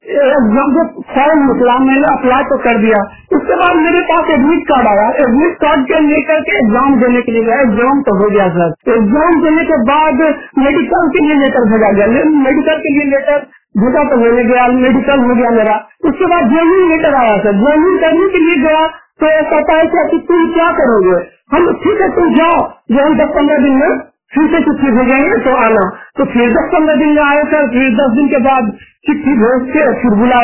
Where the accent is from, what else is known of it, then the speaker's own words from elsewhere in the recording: Munger, Bihar, India; now in Kota, India; मेरा उम्र जो है 25 बरस है। डेट ऑफ बर्थ 10/11/1995 और मैं मुंगेर बिहार से बिलोंग करता हूँ और मैं अभी तो मैं ड्यूटी कर रहा हूँ कोटा में, कोटा राजस्थान में। मैं हैदराबाद हूँ और मैं पढ़ाई बिहार से ही किया, भागलपुर जिला से।